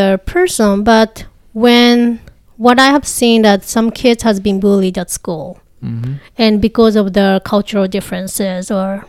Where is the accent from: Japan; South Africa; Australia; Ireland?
Japan; English is a second language; now in United States; I'm originally from Japan, and one of the reasons why I came to America was because I wanted to serve people who were international backgrounds